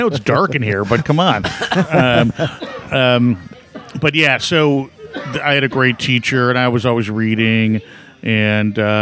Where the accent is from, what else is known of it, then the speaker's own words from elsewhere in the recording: Oak Park, Illinois, United States; I grew up in Oak Park, which is right next to Chicago.